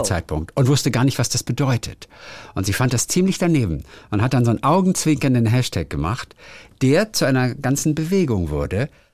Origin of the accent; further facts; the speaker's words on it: Cologne, North Rhine-Westphalia, Germany; born there; Für mich als gebürtige Kölnerin ein ganz normaler Satz.